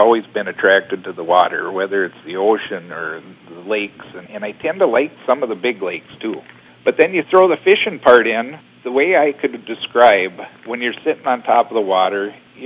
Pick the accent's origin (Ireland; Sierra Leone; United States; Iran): United States; Princeton, Minnesota; I grew up in Princeton, Minnesota. You know, that's back when you could just take off and ride your bikes wherever, you know.